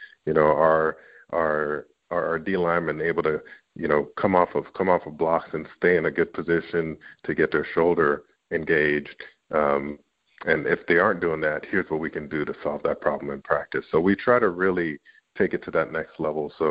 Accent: Canada; We do a lot of work up in Canada. I'm Canadian.

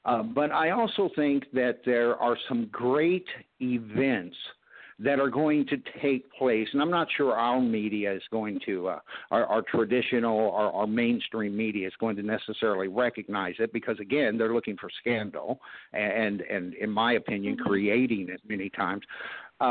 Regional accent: United States; I personally, as an American, love the royal family.

